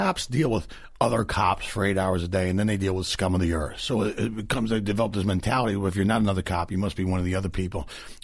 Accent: Philadelphia, Pennsylvania, United States; Yeah, I'm from Philly.

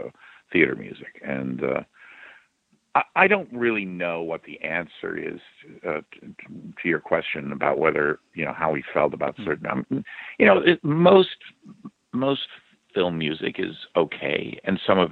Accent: Philadelphia, Pennsylvania, United States; I grew up in Philly until I think I was about 7, and then we moved out to the suburbs, yeah.

